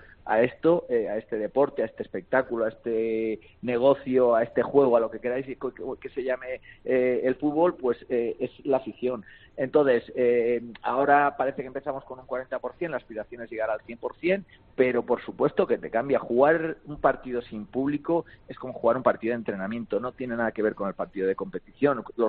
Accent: Valencia, Valencian Community, Spain; Yo soy de Valencia. Sí. El público de Valencia es exigente 100%, es tremendo.

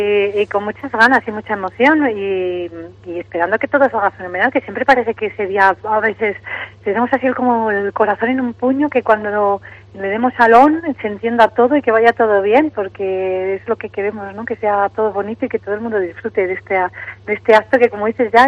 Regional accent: Soria, Castile and León, Spain; somos de Soria y no nos importa el frío

